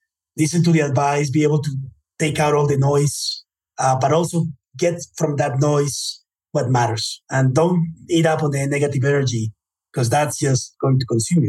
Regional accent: United States; born there; I was born in the United States, by the way.

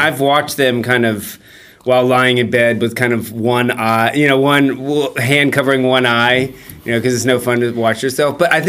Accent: the South, United States; I wanted to get out of the South.

